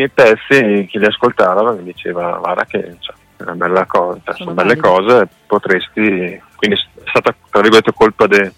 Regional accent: Trentino-Alto Adige, Italy; No, io vengo dal Trentino

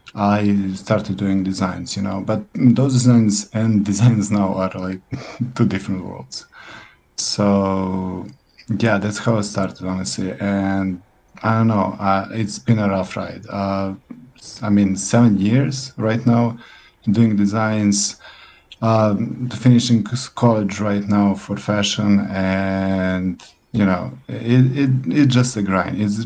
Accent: Serbia; I'm a designer from Serbia, and I'm so honored to be here.

